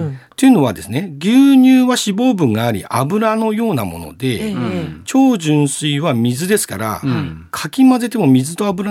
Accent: Hirosaki, Aomori, Japan; 弘前でございます。

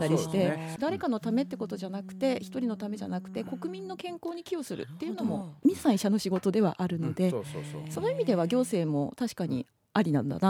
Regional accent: Ishikawa, Japan; 私はですね、石川県の出身でありますが、大学の方は弘前大学を卒業いたしまして、2005年に、医学部を卒業しました。

